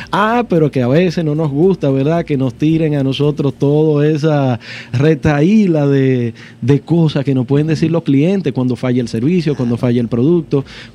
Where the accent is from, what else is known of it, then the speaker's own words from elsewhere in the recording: Dominican Republic; la frase que nosotros como buenos dominicanos siempre decimos